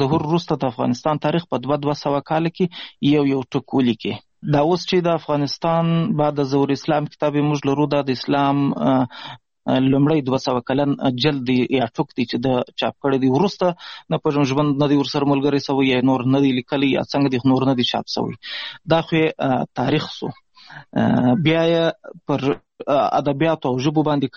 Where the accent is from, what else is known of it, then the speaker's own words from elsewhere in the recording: Pishin, Balochistan, Pakistan; also born or lived in Ghazni, Afghanistan; زه خو اصلا د افغانستان د غزنی ولایت اوسېدونکی یم. د مهاجرت شپې ورځې په پاکستان کې تیروم. په پاکستان کې زیږیدلی یم. د کوټې سره نږدې پښین ښار ګوټې ورته وایي، په دې پښین ښار کې اوسېږم.